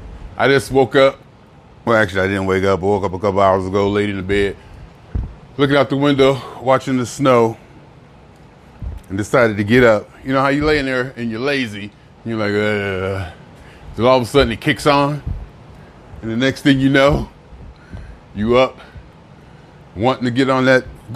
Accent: Youngstown, Ohio, United States; Back here, Youngstown, Ohio, my hometown, all I do is work.

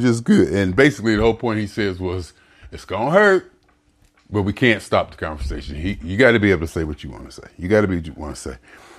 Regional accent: Youngstown, Ohio, United States; Back here, Youngstown, Ohio, my hometown, all I do is work.

